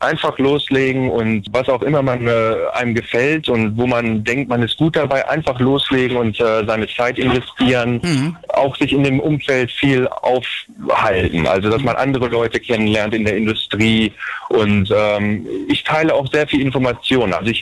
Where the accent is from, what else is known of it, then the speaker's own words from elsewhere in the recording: Germany; now in United States; Ich habe in Deutschland bin ich sehr auf Rock und Altrock groß geworden.